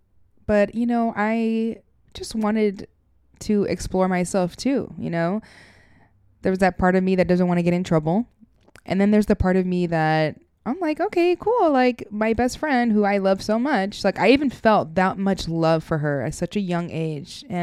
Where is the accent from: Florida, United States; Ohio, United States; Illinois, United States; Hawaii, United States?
Florida, United States; Hollywood; And growing up in Fort Lauderdale, Hollywood to be specific, I had this best friend.